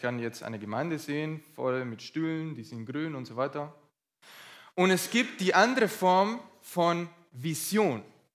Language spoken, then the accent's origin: German; Chile; ich komme aus Chile und in Chile war ich in einer Schweizer Schule, von klein auf.